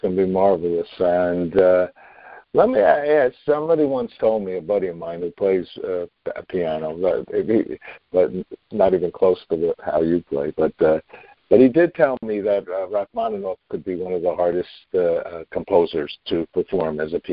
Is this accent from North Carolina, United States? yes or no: no; Tarrytown, New York, United States; you're doing a concert in my hometown